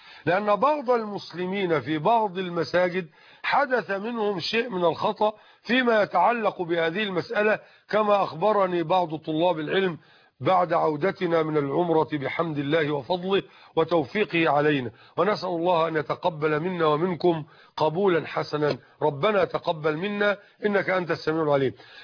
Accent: Egypt; والحمد لله عندنا في مصر على سبيل المثال المسلمون يصلون العيدين في المصلى

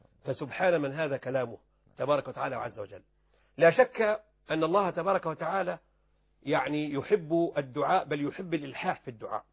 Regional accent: Upper Egypt, Egypt; جوزها عندنا في الصعيد

